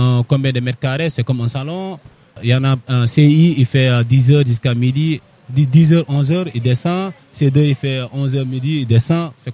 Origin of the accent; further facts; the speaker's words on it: Casamance, Senegal; born there; moi, je suis né en Sénégal